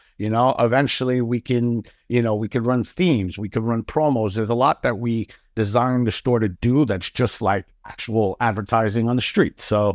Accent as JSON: {"language": "English", "town": "Queens", "region": "New York", "country": "United States", "tie": "born or raised there", "said": "I mean, if you grew up in New York, I mean, I grew up in Queens, so did Giancarlo."}